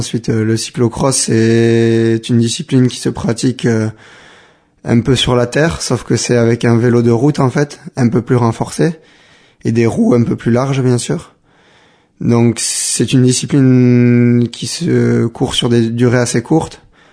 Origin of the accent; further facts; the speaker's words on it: Bayonne, Nouvelle-Aquitaine, France; born there; j'ai 21 ans, je vis à Sparin au quartier Sélaille et je suis né à Bayonne.